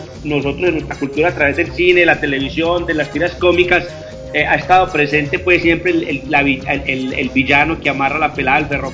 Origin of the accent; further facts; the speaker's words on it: Colombia; Mientras que en Colombia nosotros como que nos contentamos como en una primera nivel de la cosa